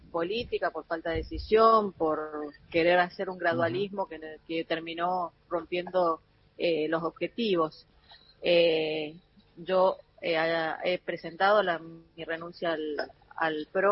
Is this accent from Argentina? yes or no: yes; Mendoza, Argentina; Bueno, yo soy de Mendoza